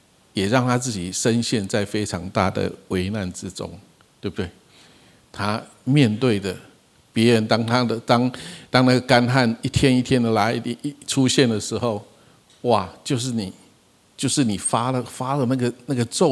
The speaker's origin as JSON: {"language": "Chinese", "region": "Kaohsiung", "country": "Taiwan", "said": "我是台湾的高雄的人"}